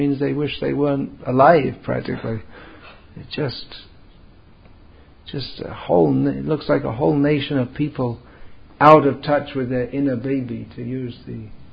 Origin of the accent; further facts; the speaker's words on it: Delhi, India; I come from Delhi, which is... if anywhere in India people are more cold, it's maybe in Delhi.